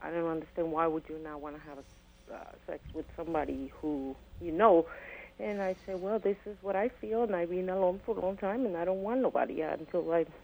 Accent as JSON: {"language": "English", "country": "Mexico", "said": "it was a mention, I'm from Mexico, and I mentioned something about immigrants"}